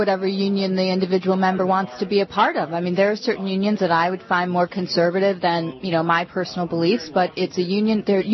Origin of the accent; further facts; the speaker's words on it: Minnesota, United States; I've considered moving back to my home state of Minnesota so that I would have representation.